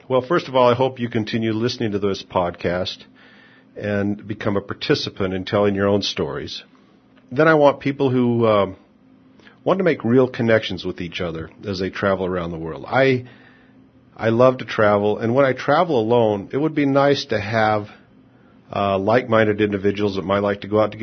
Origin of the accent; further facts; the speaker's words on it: United States; and I'm from America, the United States.